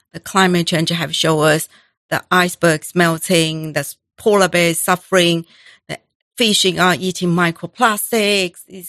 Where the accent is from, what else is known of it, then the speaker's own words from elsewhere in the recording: Taiwan; I grew up in Taiwan. When I grew up, I never had pets.